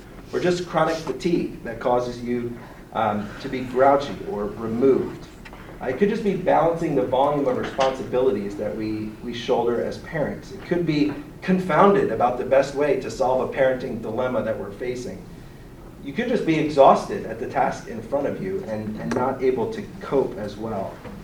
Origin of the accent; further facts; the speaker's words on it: New Jersey, United States; now in Virginia, United States; No matter how long I live in Virginia, as soon as you find out I've been born in New Jersey